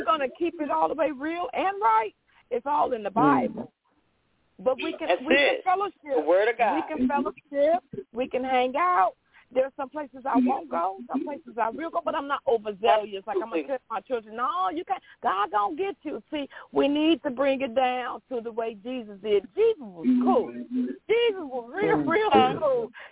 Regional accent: Illinois, United States; I grew up in Illinois. I was educated.

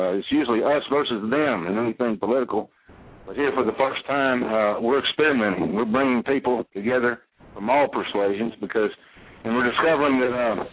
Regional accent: Little Rock, Arkansas, United States; my hometown of Little Rock, Arkansas, has been chosen because it's in the center of the United States

